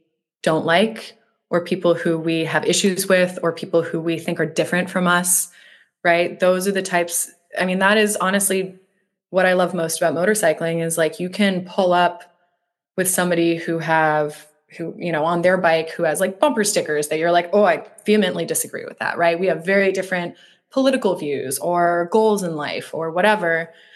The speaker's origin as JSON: {"language": "English", "town": "Portland", "country": "United States", "said": "I mean, I'm obviously from Portland, so like I spend a lot of time in nature"}